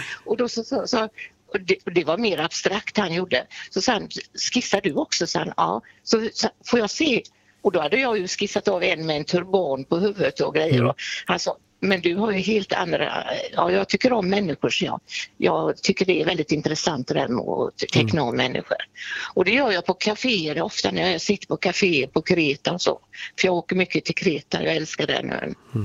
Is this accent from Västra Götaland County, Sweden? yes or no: yes; Gothenburg, Västra Götaland County, Sweden; now in Orust, Sweden; Ja, jag är inte från Orust, jag är från Göteborg egentligen.